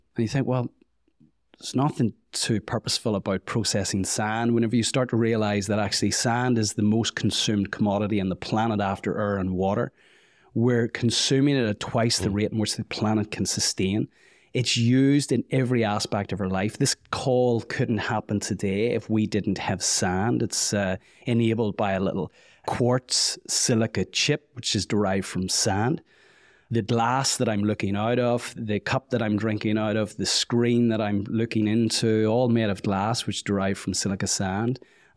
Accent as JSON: {"language": "English", "region": "Northern Ireland", "country": "United Kingdom", "tie": "born or raised there", "said": "and coming from Ireland, growing up in the Troubles"}